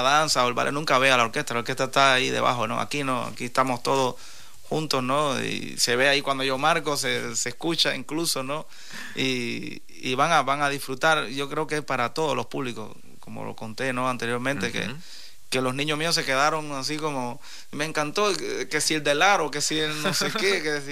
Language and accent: Spanish; Cuba; en mi caso como cubano, ¿no?